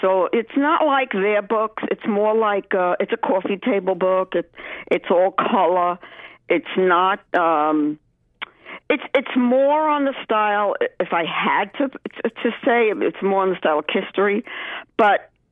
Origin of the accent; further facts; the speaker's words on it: Brooklyn, New York, United States; I grew up in Brooklyn. I lived in Brooklyn for probably, well, until Peter and I was probably 25 or 26 when I left Brooklyn, moved to Manhattan.